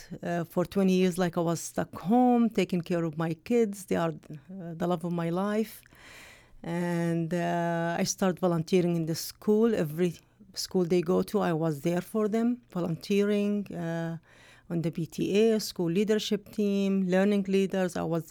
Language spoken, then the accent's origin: English; Amman, Amman Governorate, Jordan; moved away as an adult; I was born and raised in Amman, Jordan, and I finished school there. I finished my college education of social work in Jordan